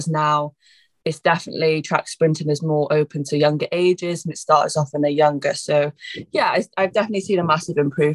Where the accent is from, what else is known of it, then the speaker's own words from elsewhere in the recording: Carmarthen, Wales, United Kingdom; I actually started in Carmarthen, in my hometown in Wales.